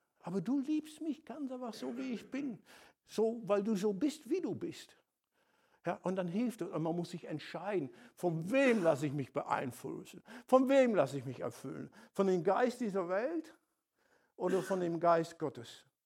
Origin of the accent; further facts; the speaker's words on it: Netherlands; ich bin ein Holländer